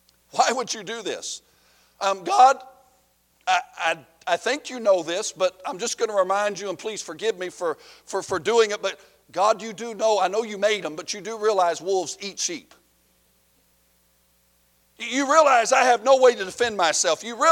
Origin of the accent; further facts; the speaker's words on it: the South, United States; now in Michigan, United States; I do like one thing about Michigan. People drive hard and fast up here. I love it. I'm from the South.